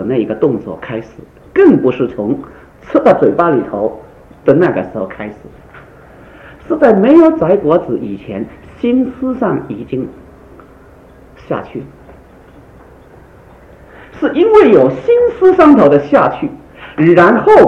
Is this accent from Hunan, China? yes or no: no; Guangdong, China; 好像我们广东人就有这句话，公不离婆，秤不离砣